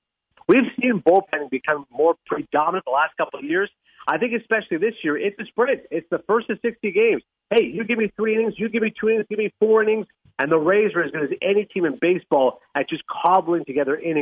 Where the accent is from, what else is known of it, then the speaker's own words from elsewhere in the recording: Toronto, Ontario, Canada; because of my ties growing up in Toronto